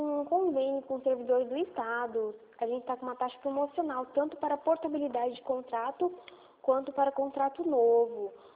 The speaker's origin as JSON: {"language": "Portuguese", "town": "Ponta Porã", "region": "Mato Grosso do Sul", "country": "Brazil", "said": "Do MS, Mato Grosso do Sul, Ponta Porã."}